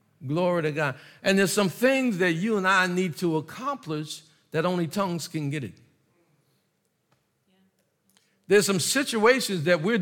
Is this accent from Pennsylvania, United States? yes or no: yes; Philadelphia, Pennsylvania, United States; I'm from Philadelphia. And I'm an urban pastor.